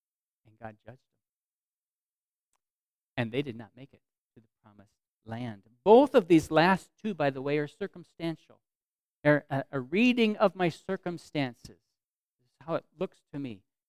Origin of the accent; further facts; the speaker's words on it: United States; In America, we think, I have to complain about food if it's not good. I have to, because I am an American.